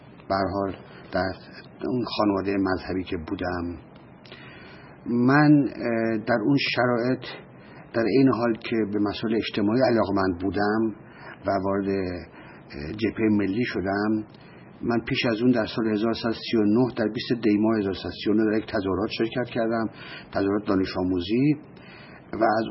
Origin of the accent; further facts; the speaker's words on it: Tehran, Tehran Province, Iran; پدرم بالاخره در تهران کاری یافت و من در 2 سالگی با خانوادم به تهران اومدیم و در تهران من بزرگ شدم. در تهران من به مدرسه رفتم و خانواده من خانواده بسیار بسیار مذهبی و در این حال فقیری بودن.